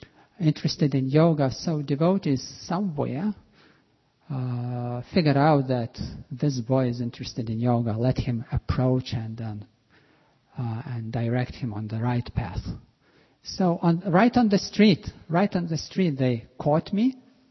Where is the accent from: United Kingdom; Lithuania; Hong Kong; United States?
Lithuania; English is a second language; I'm originally from Baltics, and this was not in the capital, but in another town where I was still studying in the school. Yes, this was Lithuania.